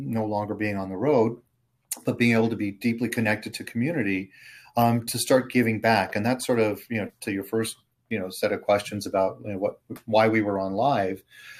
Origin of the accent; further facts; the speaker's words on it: California, United States; And I grew up in Southern California.